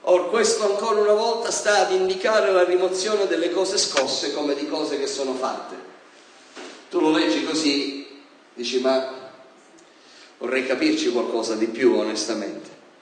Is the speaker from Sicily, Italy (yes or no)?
yes; Sicily, Italy; Poi sono siciliano, quindi sono abbastanza focoso io quando uso certe espressioni colorite.